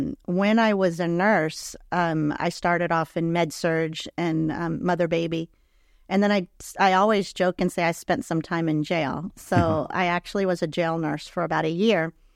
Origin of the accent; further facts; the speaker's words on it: Key West, Florida, United States; moved away as an adult; also born or lived in Gainesville; now in St. Petersburg, United States; I'm from Key West, left Key West in 2000, moved to Gainesville with my husband, raised our kids there. We were there 22 years and moved to St. Petersburg, Florida, a year and a half ago.